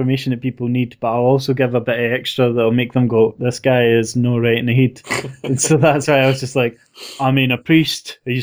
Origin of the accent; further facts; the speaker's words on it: Scotland, United Kingdom; All they need to know is … I'm 26, I'm Scottish, blah, blah, blah.